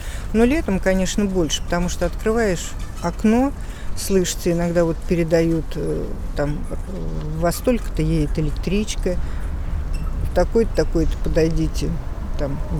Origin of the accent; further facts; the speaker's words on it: Sergiev Posad, Moscow Oblast, Russia; Ну, в общем-то, я родилась, конечно, в Загорске. Сейчас это Сергиев Посад. Я здесь училась, заканчивала школу.